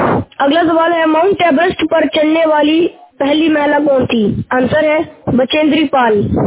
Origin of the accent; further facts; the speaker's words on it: Ludhiana, Punjab, India; मैं लुधियाना पंजाब से हूँ